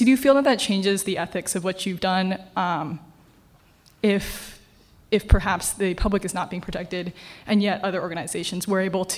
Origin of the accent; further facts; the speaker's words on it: New Jersey, United States; from New Jersey, and as a young person, I can assure you that I care deeply about privacy.